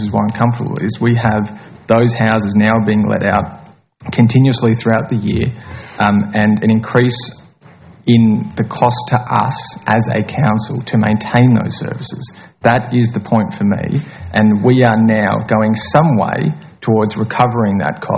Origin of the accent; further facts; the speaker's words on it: Kingborough, Tasmania, Australia; When I was growing up in Kingborough, we had lots of people